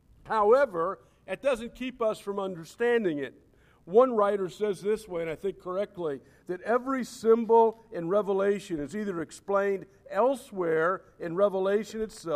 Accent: Cincinnati, Ohio, United States; also born or lived in Detroit; And I was from Detroit and lived there 13 years. When I was there, everybody beat the Lions, all right? I grew up in Cincinnati, and there's a period of time.

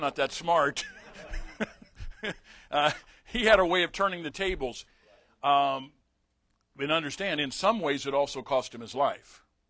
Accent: St. Louis, Missouri, United States; born there; I grew up in St. You know, I was born in St. Louis.

